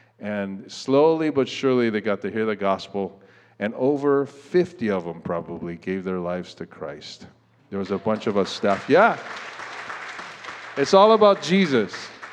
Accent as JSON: {"language": "English", "region": "Hawaii", "country": "United States", "tie": "born or raised there", "said": "because we're from Hawaii, both Aaron and I are born and raised in Hawaii. We're not native Hawaiians, but we are, you know, it's the only place we know."}